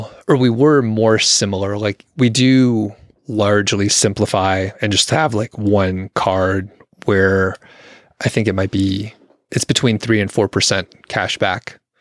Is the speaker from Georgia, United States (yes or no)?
yes; Atlanta, Georgia, United States; We're from Atlanta. We went to school in the city. Like, we're used to traffic.